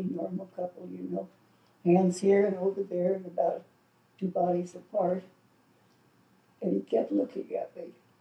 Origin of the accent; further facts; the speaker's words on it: Goche, Oklahoma, United States; we went to my hometown, to the farm in Goche, Oklahoma.